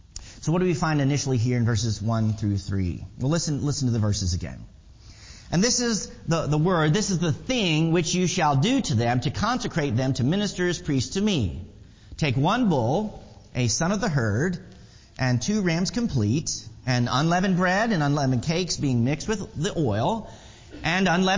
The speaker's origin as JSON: {"language": "English", "region": "Maryland", "country": "United States", "tie": "born or raised there", "said": "Near where I grew up in Maryland, there was a full-service butcher shop"}